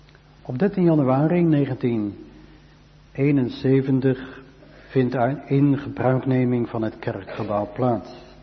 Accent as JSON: {"language": "Dutch", "town": "Rotterdam", "region": "South Holland", "country": "Netherlands", "said": "En zoals u weet kom ik ook zelf uit Rotterdam, Zuid."}